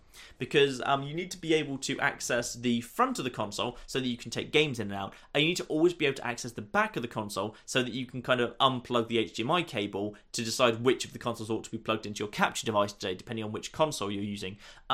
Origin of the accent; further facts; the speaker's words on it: United Kingdom; because I'm British